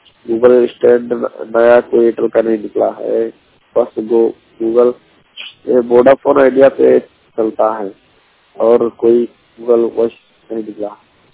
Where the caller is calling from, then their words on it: Uttar Pradesh, India; Blind Uttar Pradesh मेरा जिला से बोल रहा हूँ।